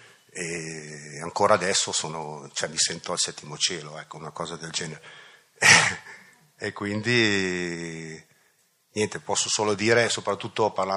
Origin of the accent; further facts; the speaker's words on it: Lombardy, Italy; siamo una coppia, veniamo dalla provincia di Bergamo